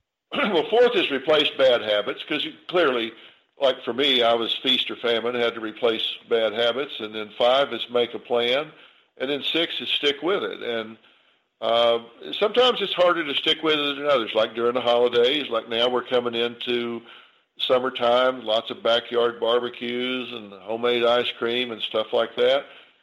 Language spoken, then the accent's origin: English; the South, United States; And I grew up in the South, and my mother would fix us sweet tea.